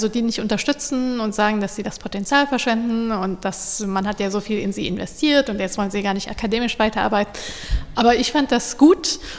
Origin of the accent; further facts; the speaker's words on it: Germany; also born or lived in United States; Ich bin in den USA geboren und bin auch teilweise zur Schule gegangen, aber Abitur habe ich in Deutschland gemacht, das heißt, kulturell bin ich deutsch.